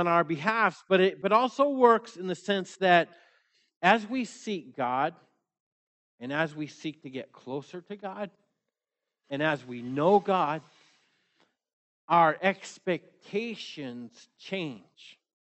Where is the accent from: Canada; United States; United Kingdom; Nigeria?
United States; Maine; when I grew up in Maine, when I was a kid, I thought Rhode Island was south.